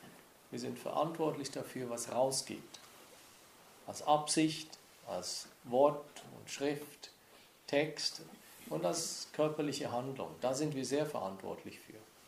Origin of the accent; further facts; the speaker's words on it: Bavaria, Germany; Und dann wird dieser Kuckuck plötzlich zum Allgäuer Kuckuck und ich bin ein Allgäuer